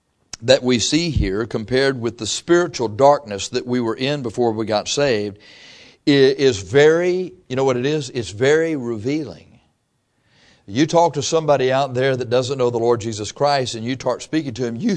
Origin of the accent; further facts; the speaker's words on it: Texas, United States; I came from Texas.